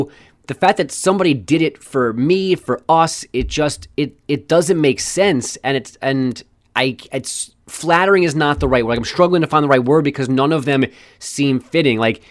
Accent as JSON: {"language": "English", "region": "New York", "country": "United States", "tie": "born or raised there", "said": "Like, I grew up in New York. I loved Mike and the Mad Dog like everybody else around here did."}